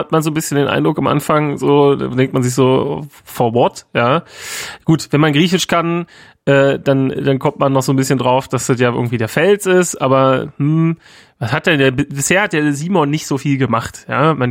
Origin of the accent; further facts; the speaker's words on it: East Germany, Germany; ich bin ja Ossi